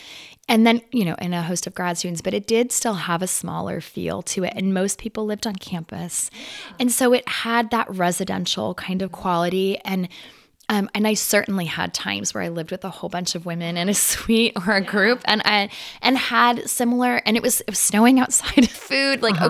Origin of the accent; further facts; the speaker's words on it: California, United States; I had no idea that that was a sport growing up in the Bay Area.